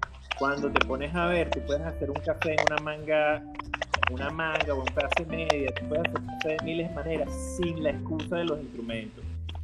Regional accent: Maracay, Aragua, Venezuela; born there; Bueno, yo nací en Maracay, pero crecí en varias partes. Pero mi corazón es turmereño.

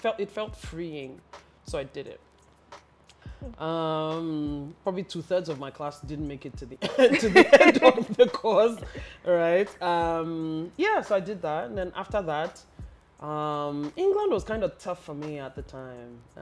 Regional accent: Lagos, Nigeria; Oh, of course, I grew up in Lagos.

